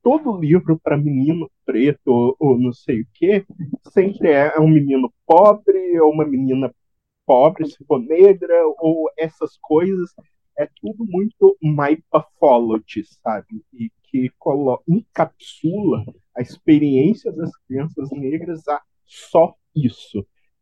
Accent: Minas Gerais, Brazil; eu decidi meio que eu sou de Minas, e eu decidi pensar como seria um conto de fadas mineiro

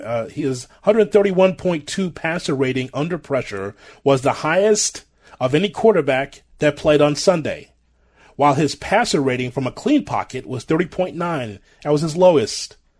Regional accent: Chicago, Illinois, United States; Well, I was growing up in Chicago as a Chicago sports fan

